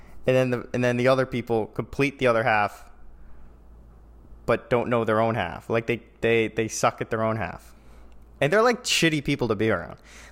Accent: New York, United States; I grew up in New York in a high school where you were a burden for the most part.

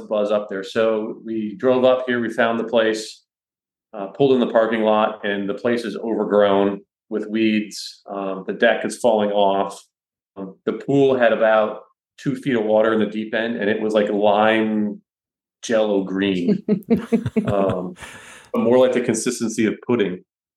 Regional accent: Atlanta, Georgia, United States; And we're from Atlanta, so we're used to kind of humidity.

